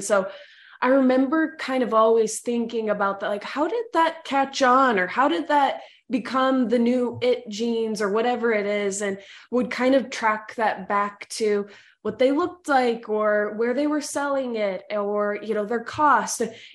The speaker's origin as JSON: {"language": "English", "region": "Utah", "country": "United States", "tie": "born or raised there", "lives_now": "Seattle, United States", "said": "So currently live in Seattle, Washington. So I've lived here for 3 years now, but grew up in Utah, actually."}